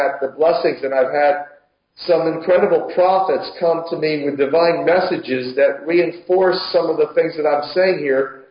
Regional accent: Philadelphia, Pennsylvania, United States; We're both from Philadelphia. We're both Messianic Jews.

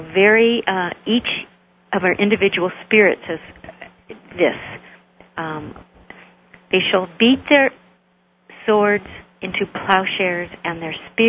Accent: Arizona, United States; I was, you know, raised in very open Buddhist thought, indigenous people growing up in Arizona, a lot of Native American belief.

